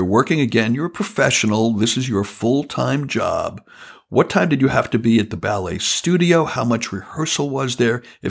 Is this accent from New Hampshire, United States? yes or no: no; Long Island, New York, United States; moved away as an adult; I went to college at 18 and I moved from Long Island to Boston. And that was like a giant life move.